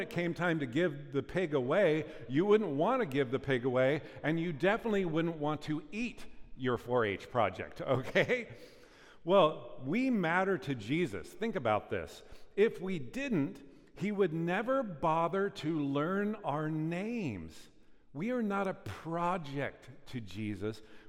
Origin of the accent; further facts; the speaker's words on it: Pleasant Hill, United States; I grew up in Pleasant Hill, graduated from there, so we're kind of out in the country.